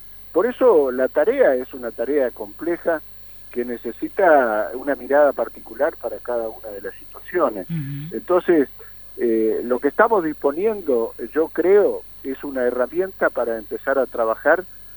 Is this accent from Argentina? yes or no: yes; Zapala, Neuquén, Argentina; para mí que soy de Zapala, es un tema central y vital. Nuestra vida en Zapala está muy condicionada por nuestro acuífero